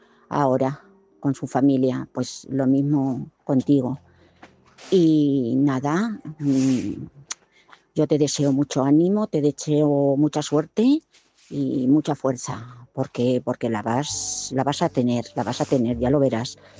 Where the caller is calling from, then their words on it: Madrid, Community of Madrid, Spain; de Madrid.